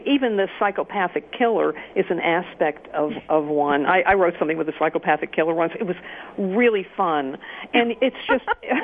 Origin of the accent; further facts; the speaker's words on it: Louisiana, United States; It's about, I grew up in Louisiana, and it's about the Jim Crow South